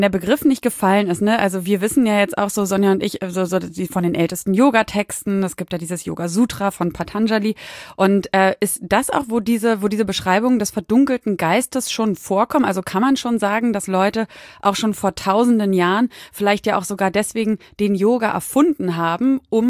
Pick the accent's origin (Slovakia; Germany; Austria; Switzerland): Germany; Berlin; Berlin ist doch toll und ist doch meine Heimat.